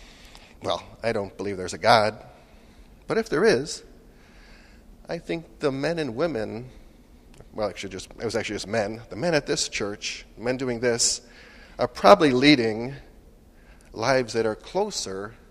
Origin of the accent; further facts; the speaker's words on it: Chicago, Illinois, United States; And I grew up in this area. I was raised in the Chicago area.